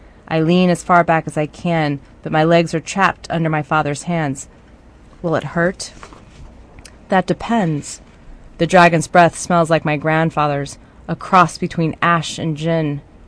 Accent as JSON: {"language": "English", "town": "Philadelphia", "region": "Pennsylvania", "country": "United States", "tie": "born there", "said": "And it's interesting because I was born in Philadelphia."}